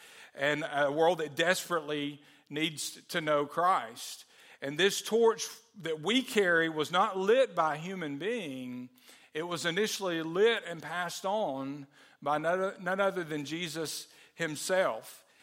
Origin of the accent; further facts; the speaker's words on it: Forestdale, Alabama, United States; I remember the torch being carried through my hometown. In Forestdale, Alabama, they ran right up 78 Highway in Forestdale.